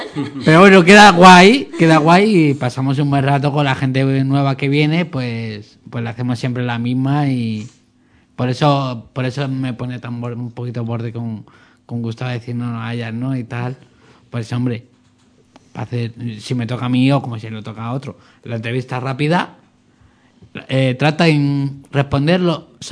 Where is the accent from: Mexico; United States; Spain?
Spain; Madrid, Community of Madrid; pues somos de Madrid, ¿no?